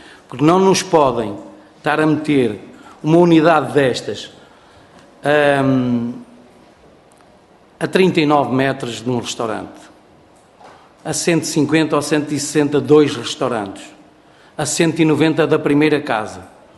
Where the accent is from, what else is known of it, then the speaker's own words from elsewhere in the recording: Marinha das Ondas, Coimbra, Portugal; Viemos da Marinha das Ondas, que é uma freguesia ao sul do concelho da Figueira da Foz. Uma pequena freguesia faz fronteira, como se costuma dizer, com o concelho de Pombal, com o distrito de Leiria